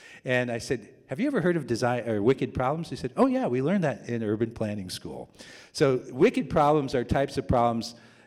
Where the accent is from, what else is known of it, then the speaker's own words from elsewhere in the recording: California, United States; Now, I'm a Californian